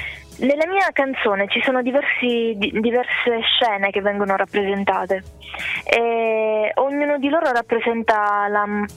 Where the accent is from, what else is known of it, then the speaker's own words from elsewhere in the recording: Canicattì, Sicily, Italy; Sì, sì, sono siciliana, agrigentina.